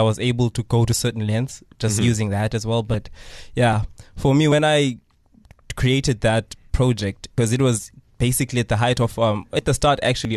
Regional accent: New Brighton, Eastern Cape, South Africa; I am from New Brighton, born and bred here in Qobega, reside in New Brighton.

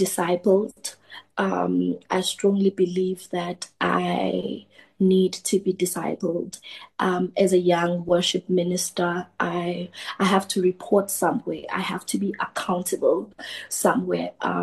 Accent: Eswatini; now in Johannesburg, South Africa; so I'm from Eswatini, born and bred in Swaziland, just currently based in Johannesburg.

